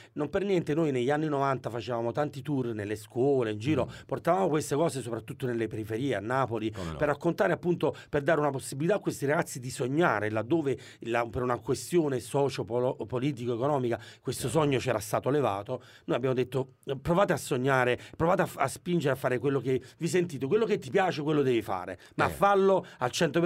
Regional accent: New York, United States; vengo da New York.

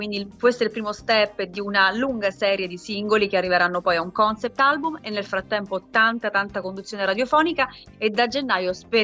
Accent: Sicily, Italy; io sono siciliana

